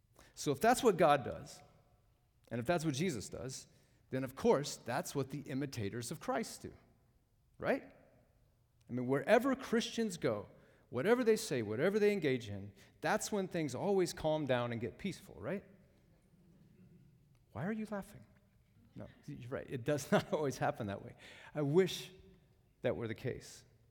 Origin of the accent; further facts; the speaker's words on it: the South, United States; I grew up in the South back in the 1980s.